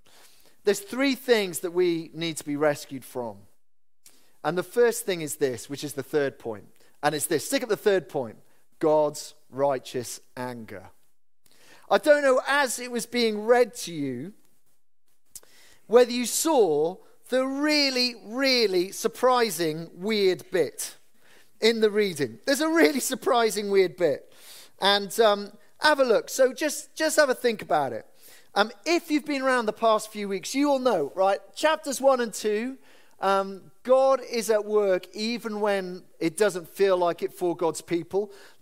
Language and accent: English; Wales, United Kingdom; As a Welshman, we're constantly looking for the next redeemer.